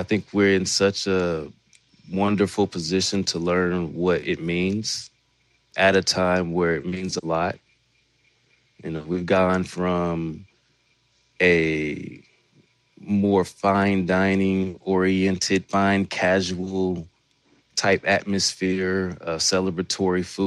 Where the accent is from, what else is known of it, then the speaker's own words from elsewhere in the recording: Oakland, California, United States; also born or lived in North Carolina; now in Los Angeles, United States; growing up in Oakland and in North Carolina and moving out to LA in 2012.